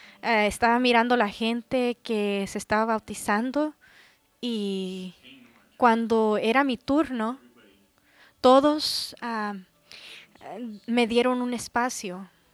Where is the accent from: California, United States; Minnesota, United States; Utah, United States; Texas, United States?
Texas, United States; Jones Creek; Yo crecí en Jones Creek.